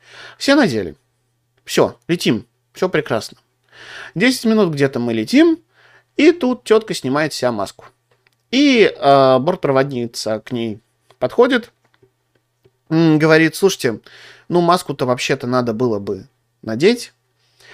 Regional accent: Moscow, Russia; Ну, у нас это в Москве, я вообще из Москвы.

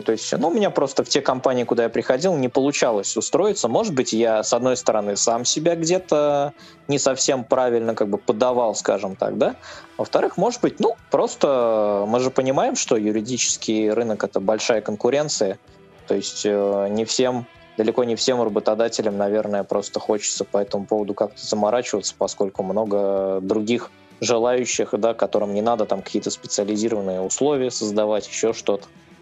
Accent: Tolyatti, Samara Oblast, Russia; сам я из Тольятти, учился в Самарском государственном университете.

